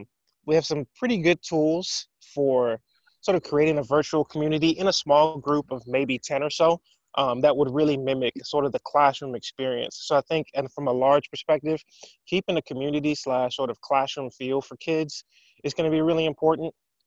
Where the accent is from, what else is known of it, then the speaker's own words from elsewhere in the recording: New Orleans, Louisiana, United States; You know, I grew up in New Orleans and hurricane scares will happen a lot.